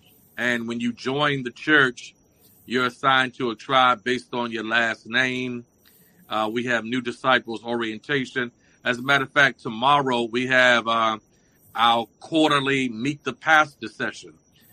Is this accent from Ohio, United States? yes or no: yes; Cincinnati, Ohio, United States; now in Watts, United States; Well, I came to Watts in 2006. I came from Cincinnati, Ohio.